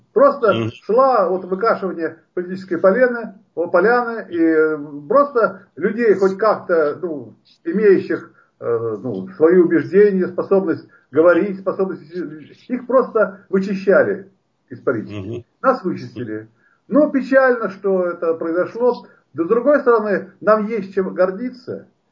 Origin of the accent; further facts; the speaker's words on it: Latvia; Ну, я латыш, да?